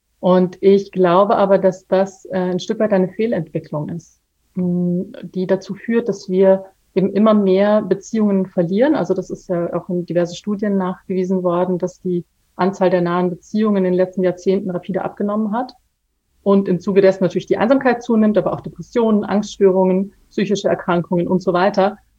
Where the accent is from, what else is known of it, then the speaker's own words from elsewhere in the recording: Bali, Indonesia; ich habe als Kind auf Bali gelebt, in einer ganz traditionellen Dorfstruktur, wo einfach jeder jedem immer hilft